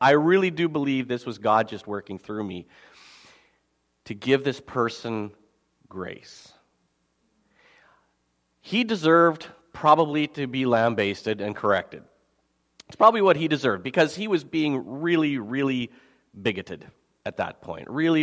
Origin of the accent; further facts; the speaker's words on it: Slave Lake, Alberta, Canada; I come from Slave Lake, where a third of the town burned down in 2011.